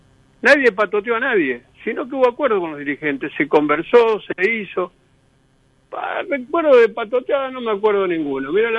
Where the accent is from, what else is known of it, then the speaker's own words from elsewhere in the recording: San Lorenzo, Santa Fe, Argentina; born there; yo vengo de una zona, yo nací cerca en San Lorenzo, en Santa Fe.